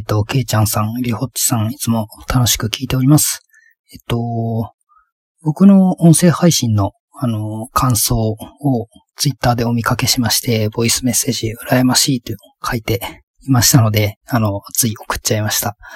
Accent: Miyazaki, Japan; 僕は九州の宮崎で生まれ育ったので、関西弁ってなんかファンタジーの世界の言葉みたいだったんですけど、

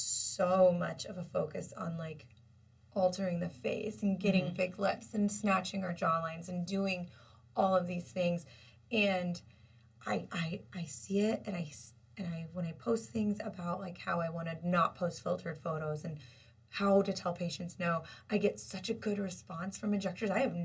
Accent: Kansas, United States; now in Scottsdale, United States; working in a hospital in Kansas. I'm from Kansas.

